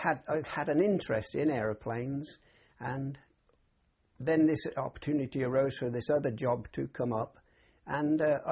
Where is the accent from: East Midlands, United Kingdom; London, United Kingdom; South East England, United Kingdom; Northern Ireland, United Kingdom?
South East England, United Kingdom; High Wycombe; I was born in High Wycombe in Buckinghamshire.